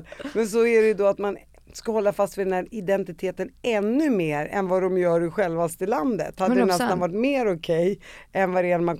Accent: Palestine; Så här, jag är ju palestinier.

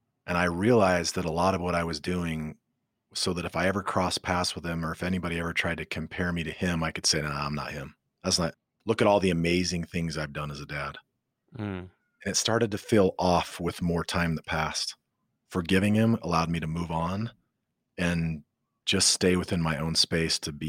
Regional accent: Utah, United States; I grew up in Utah, which sounds safe, right? Utah. It's not the East Coast. It's not the West Coast. It's dropped in the Wasatch Mountains.

